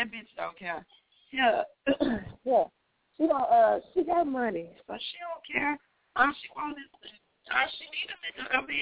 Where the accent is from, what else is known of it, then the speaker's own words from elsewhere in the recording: Houston, Texas, United States; You know, I'm from Houston, so I always support, you know